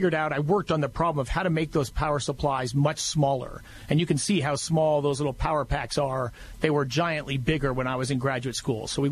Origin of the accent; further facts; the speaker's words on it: Colorado, United States; I grew up here in Colorado